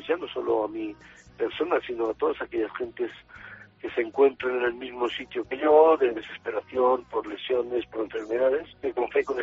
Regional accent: Valencia, Valencian Community, Spain; en mi tierra, en mi Valencia, donde se me quiere, se me apoya, se me respeta

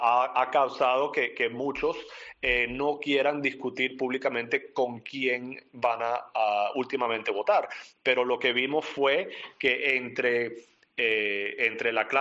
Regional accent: Venezuela; now in United States; yo me crié en Venezuela, nos mudamos a los Estados Unidos en el 94

